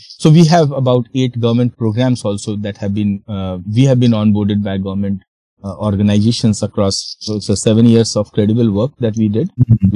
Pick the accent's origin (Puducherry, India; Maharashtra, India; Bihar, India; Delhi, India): Bihar, India; Khagaria; a fertilizer shop in my hometown, Bihar, Khagadia, sells football